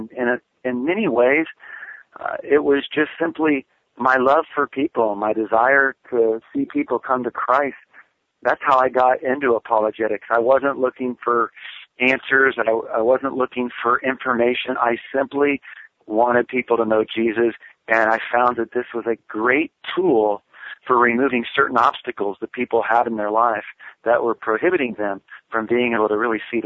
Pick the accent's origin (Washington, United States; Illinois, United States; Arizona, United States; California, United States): California, United States; I grew up in California. I never heard the gospel until I was 19 years old.